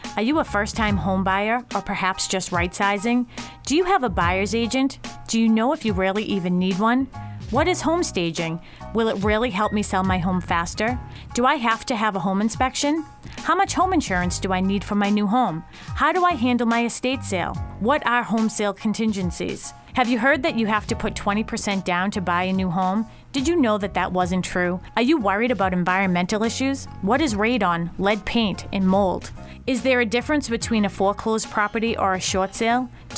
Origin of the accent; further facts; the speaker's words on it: Dorchester, Massachusetts, United States; I grew up in Dorchester, so we have that area, all the way up.